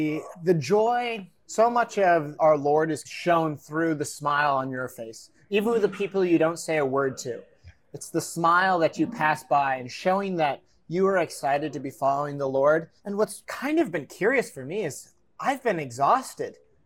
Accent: Wisconsin, United States; So I'm originally from a small farm in southwest Wisconsin. So I'm a part of the La Crosse Diocese originally. So I grew up on a small farm with my siblings, great parents that raised me in the faith.

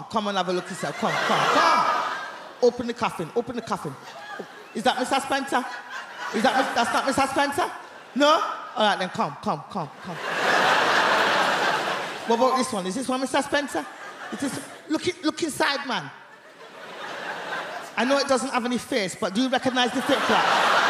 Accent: Hackney, London, United Kingdom; And I was like, guy, oi, I'm from Hackney, get out of here.

